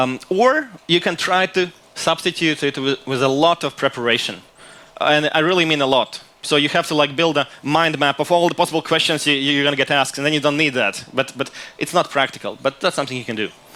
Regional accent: Latvia; I'm from Latvia, by the way.

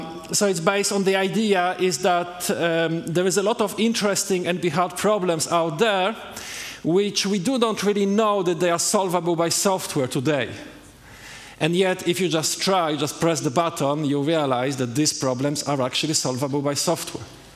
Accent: France; also born or lived in Poland; So I am from France. However, I was born in Poland

